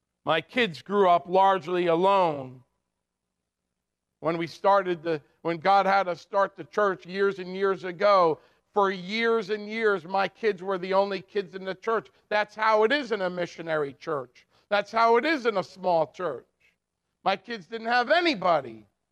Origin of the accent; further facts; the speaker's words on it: New Jersey, United States; also born or lived in Rockland, Maine; I was born in Maine. I was born in Rockland, Maine, but I grew up in New Jersey. And I came back almost 20 years ago.